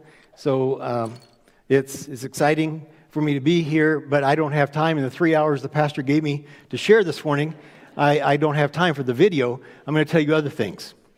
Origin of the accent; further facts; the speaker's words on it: United States; now in Portugal; I said, "No, I'm an American."